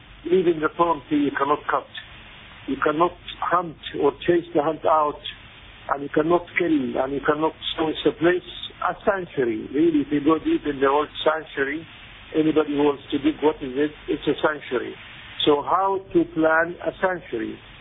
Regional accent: United States; Yes, I'm a American

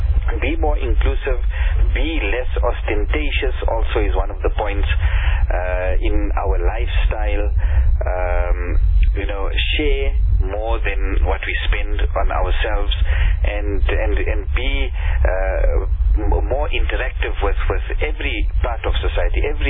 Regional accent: South Africa; we need to, as South African Muslims, broaden our horizons in terms of our interaction with the fellow population living in our country.

